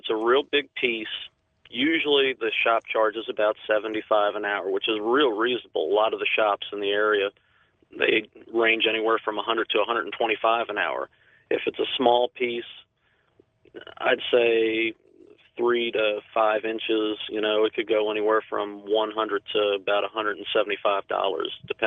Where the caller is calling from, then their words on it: South Carolina, United States; Hi, George. … I'm calling from South Carolina.